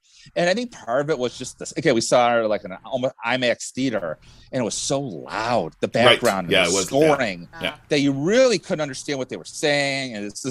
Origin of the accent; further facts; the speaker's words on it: Southville, Michigan, United States; also born or lived in Farmington Hills; We grew up in Southville, Michigan, and we moved to Farmington Hills, Michigan.